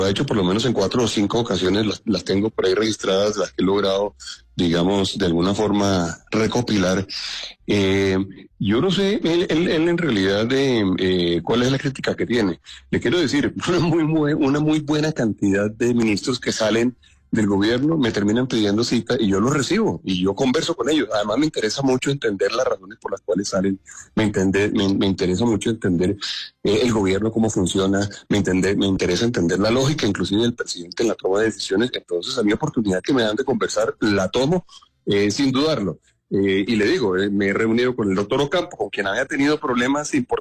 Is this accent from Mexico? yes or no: no; Colombia; si usted me pregunta a mí como colombiano